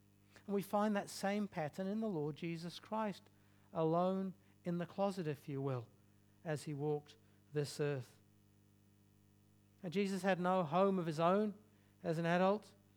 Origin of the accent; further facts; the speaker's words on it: England, United Kingdom; when I was growing up in England, we had a large kitchen.